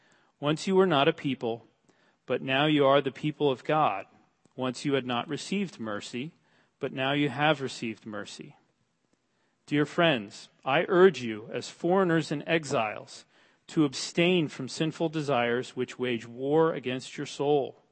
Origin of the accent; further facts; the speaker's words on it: New York City, New York, United States; also born or lived in New Jersey; growing up in the New York City area and New Jersey